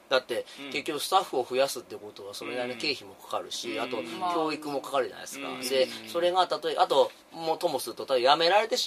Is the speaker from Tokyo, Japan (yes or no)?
no; Nagoya, Aichi, Japan; 名古屋人だから自分ねどこまで行っても東京のテレビ番組のこととかわからないんですよ。